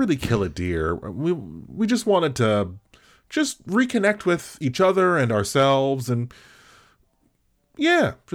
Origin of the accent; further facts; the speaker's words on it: Melbourne, Victoria, Australia; We grew up together in Melbourne. Melbourne, Australia.